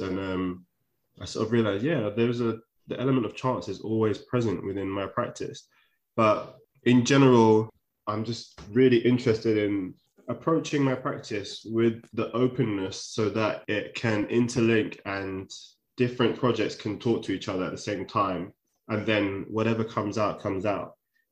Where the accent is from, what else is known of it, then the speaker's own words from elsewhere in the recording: London, United Kingdom; I grew up in Shepherd's Bush. I'm a London boy for London town.